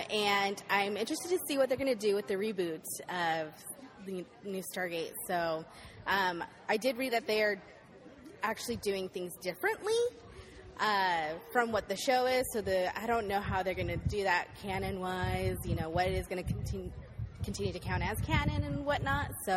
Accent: Salt Lake City, Utah, United States; I'm from Salt Lake City, Utah.

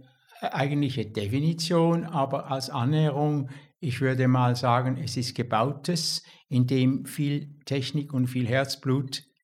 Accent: Switzerland; als Schweizer Grafiker

